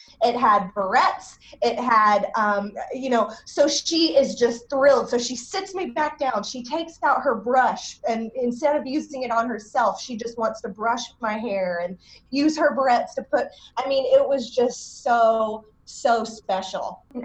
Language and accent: English; Boone, North Carolina, United States; And I am actually from Boone, North Carolina. There are so few of us, but I am born and raised here locally.